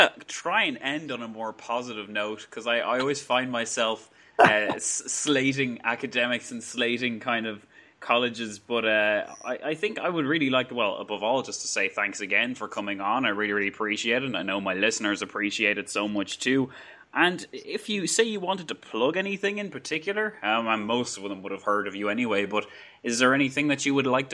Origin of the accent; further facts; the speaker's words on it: Ireland; if you live in Ireland and I walk around, people have thought that I'm from Canada or America, or even I got told one time that they loved my English accent, which, as an Irish person